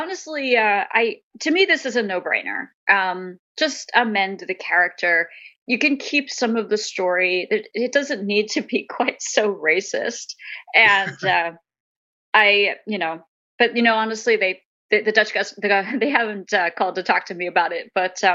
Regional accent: Pennsylvania, United States; It's from where I grew up in Pennsylvania.

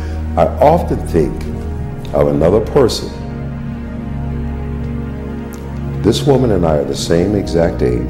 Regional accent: Milwaukee, Wisconsin, United States; I lived a half a block away from each other in my hometown, Milwaukee, Wisconsin.

